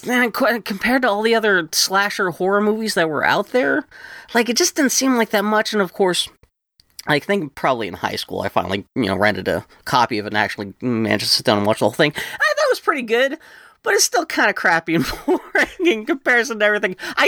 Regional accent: Pittsburgh, Pennsylvania, United States; I just, you know, from growing up in Pittsburgh, I don't know what James's age is. I was born in 1975.

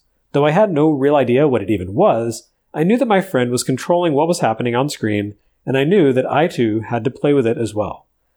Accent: California, United States; moved away as an adult; now in United Kingdom; Growing up in California, it's funny to see how different my experience is to my new home in the United Kingdom

